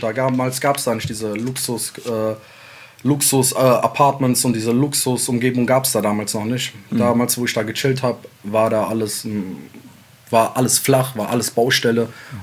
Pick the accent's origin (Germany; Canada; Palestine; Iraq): Iraq; Sulaymaniyah, Sulaymaniyah Governorate; Ich komme ursprünglich aus Nordirak, Slemani. Ich bin Kurde.